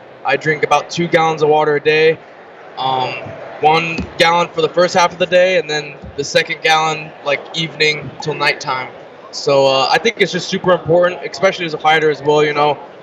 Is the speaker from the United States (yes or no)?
yes; Chicago, Illinois, United States; born there; now in Las Vegas, United States; You know, I was born in Chicago. My mom and my dad's side of the family is from Chicago.